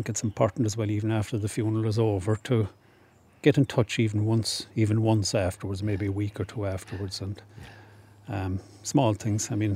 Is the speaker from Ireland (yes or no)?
yes; Skibbereen, Munster, Ireland; also born or lived in Dublin; I'm from Skibbereen originally. I was in the Guards. I came down from Dublin here in 1992.